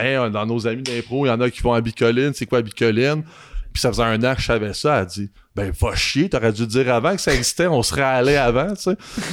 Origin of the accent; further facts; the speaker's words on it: Saint-Germain-de-Boulé, Quebec, Canada; moi, je viens du coin de Saint-Germain-de-Boulay, donc Abitibi-Ouest représente encore.